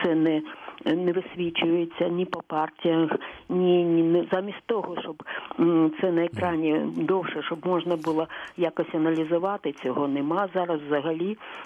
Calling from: Kyiv, Ukraine

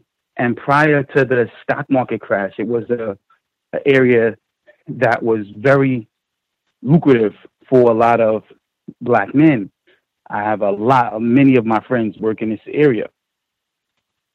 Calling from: New York, United States; I'm calling from New York.

